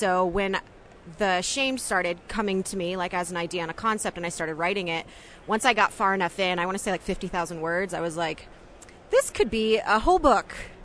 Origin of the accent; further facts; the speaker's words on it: Vermont, United States; also born or lived in Texas; I'm originally from Vermont. That's where I was born. My whole family's from there. My mom ended up moving us all down to Texas